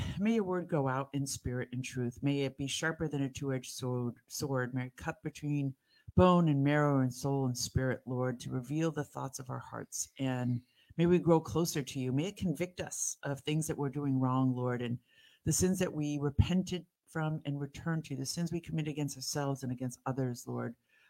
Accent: Beverly Hills, California, United States; My girlfriend, we grew up in Beverly Hills, so we went to all Beverly Hills schools

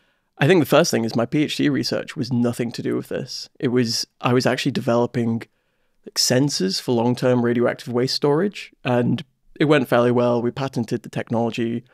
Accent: Warrington, North West England, United Kingdom; I didn't grow up in Scotland. I'm actually from Cheshire, Warrington.

